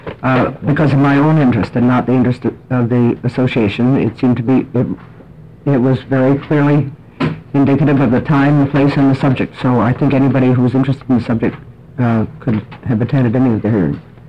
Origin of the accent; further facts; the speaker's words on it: Portland, United States; from Portland, and I appreciate the opportunity to be here.